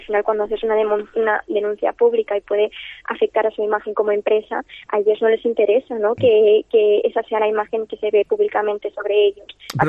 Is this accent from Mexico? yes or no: no; Tarragona, Catalonia, Spain; Somos de Tarragona y, claro, nosotros ansiamos volver allí